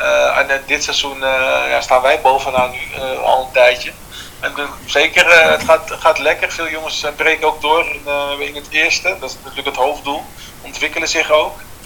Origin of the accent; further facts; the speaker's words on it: Almere, Flevoland, Netherlands; Nou, omdat ik ben in Almere geboren. Dus dat is een belangrijk punt natuurlijk. Nou, mijn ouders woonden echt 5 minuten vandaan.